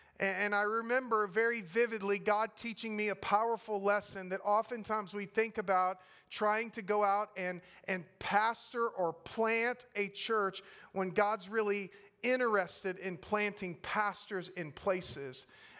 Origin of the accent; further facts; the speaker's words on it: Gulf Coast, United States; I grew up on the Gulf Coast, and because of the faithful witness of an Alliance church, I heard the gospel proclaimed.